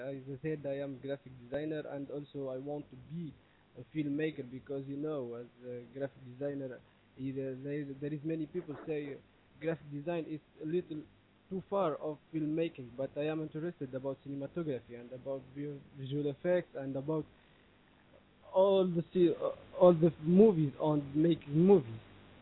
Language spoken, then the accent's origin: English; Tunisia; I'm from Tunisia, as you know. I have 29 years.